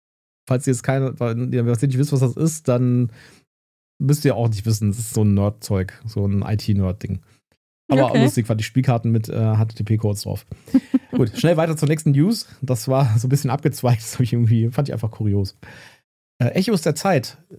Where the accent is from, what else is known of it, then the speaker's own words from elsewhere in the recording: Bonn, North Rhine-Westphalia, Germany; Wir sind ja aus Bonn